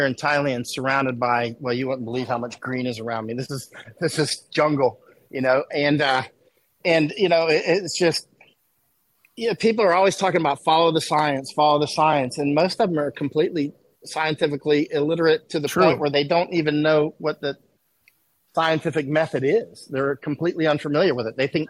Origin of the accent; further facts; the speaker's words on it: United States; as soon as they find out that I'm American